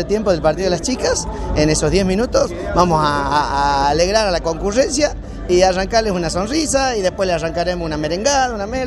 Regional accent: Santiago del Estero, Argentina; now in Córdoba, Argentina; No, yo vengo de Santiago, yo soy santiagueño. Y los santiagueños somos hinchas de los equipos de Buenos Aires.

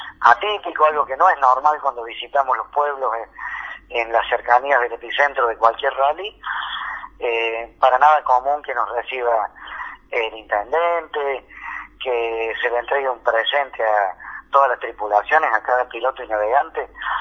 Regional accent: Escazú, San José, Costa Rica; para mí, por supuesto, es especial, porque estoy en mi pueblo, pero seguramente todos recuerdan a la vuelta del año, al tiempo, lo que fue el paso por Villa Escazú

